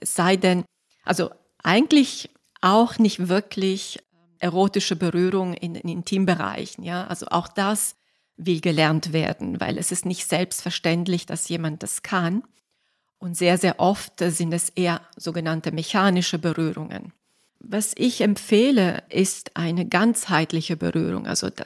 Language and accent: German; Italy; moved away as an adult; now in Germany; Also ich bin Italienerin, vielleicht sollte ich das im Vorwege erwähnen und bin erst mit 25 nach Deutschland gekommen. Also ich bin dann kulturell sozusagen in Italien aufgewachsen